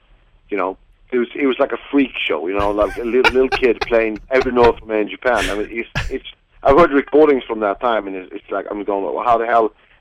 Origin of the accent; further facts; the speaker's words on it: Sweden; When I was a little kid, I grew up in Sweden, yeah?